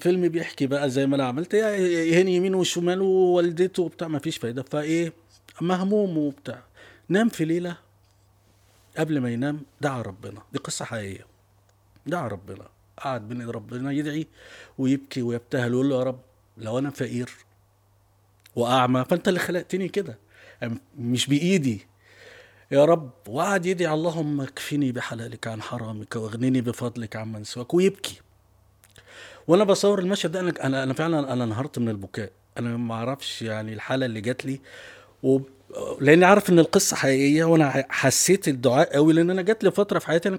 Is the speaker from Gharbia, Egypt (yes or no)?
yes; Tanta, Gharbia, Egypt; مسجد عندنا في طنطا قدام البيت.